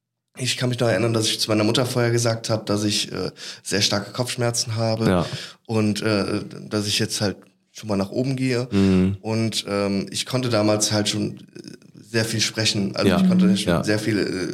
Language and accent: German; Cologne, North Rhine-Westphalia, Germany; ich bin 28 Jahre alt und ich komme aus Köln